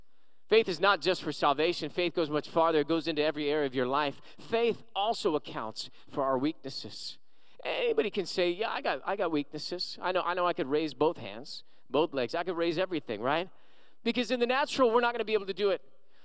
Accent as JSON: {"language": "English", "town": "Moreno Valley", "region": "California", "country": "United States", "tie": "born or raised there", "also_born_or_lived": "Riverside, United States", "said": "No, I was born in Riverside Hospital and grew up in Moreno Valley with some of the people from San Bernardino who say it's ghetto."}